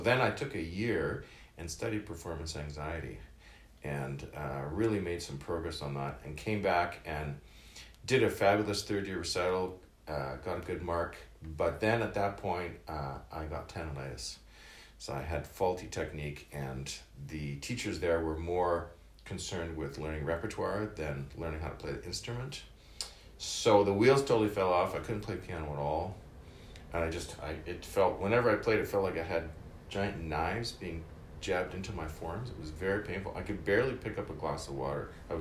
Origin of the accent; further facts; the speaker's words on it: Dauphin, Manitoba, Canada; born there; now in Winnipeg, Canada; Born in Dauphin.